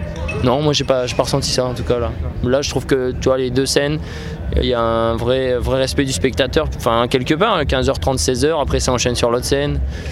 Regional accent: Lens, Hauts-de-France, France; moved away as an adult; j'ai grandi à Lens jusqu'à 21 ans. Ensuite, je suis parti faire des études. Pour mes études, je suis allé un peu à Rennes, en Bretagne. Après, je suis allé à Paris un peu pour la musique. Et puis, aujourd'hui, je vis un peu entre le Nord et la Bretagne

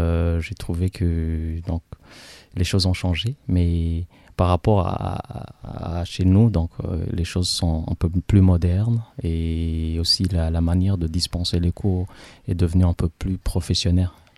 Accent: Bujumbura, Bujumbura Mairie, Burundi; now in France; Je viens de l'Afrique de l'Est, dans un pays qui s'appelle le Burundi, dans la capitale qui s'appelle Bujumbura.

